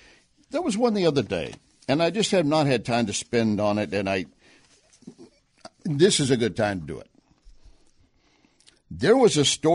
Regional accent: Texas, United States; I'm just saying, you know, being a Texan and Oklahomans up there, you sooner, there's a lot of rural parts in Oklahoma.

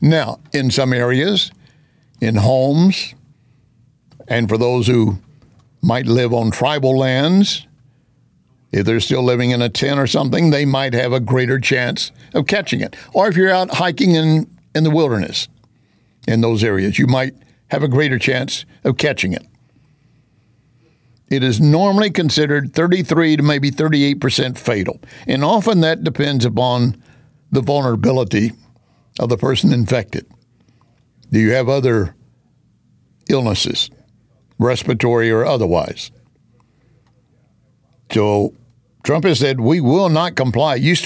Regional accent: Texas, United States; Growing up in West Texas, we were always aware of this.

